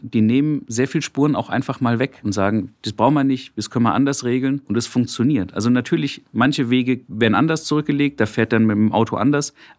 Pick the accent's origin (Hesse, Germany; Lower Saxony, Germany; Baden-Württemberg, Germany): Hesse, Germany; Frankfurt; born there; Ich komme aus Hessen. Aber da habe ich nicht so lange gewohnt, aus Frankfurt direkt.